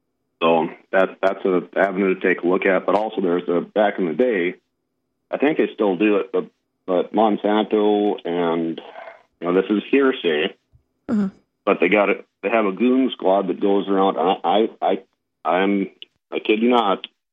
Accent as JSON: {"language": "English", "region": "North Dakota", "country": "United States", "tie": "born or raised there", "said": "Well, I grew up in North Dakota and moved away for, I've done research in the paint and coating industry"}